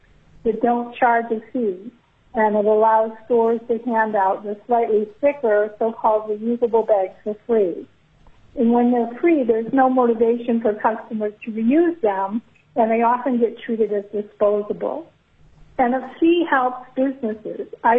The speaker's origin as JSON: {"language": "English", "town": "Palmer", "region": "Alaska", "country": "United States", "said": "I'm from Palmer, and I'm with the Napsu Zero Waste Coalition."}